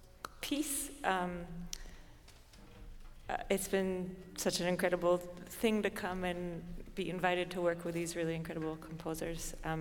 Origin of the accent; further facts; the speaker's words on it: New Orleans, Louisiana, United States; in this piece, you'll hear some text that's from a news article that came out very recently about my hometown, New Orleans.